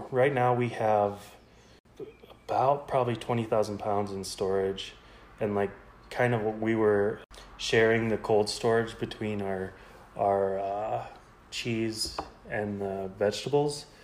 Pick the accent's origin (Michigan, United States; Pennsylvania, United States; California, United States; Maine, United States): Michigan, United States; Grand Rapids; also born or lived in Denver; Yeah, I was born in Denver, and my dad was doing cattle stuff in Denver, and then my sister was born in Texas, kind of the same deal. And then my mom's family's all from Grand Rapids area of Michigan, so we moved there when I was like 2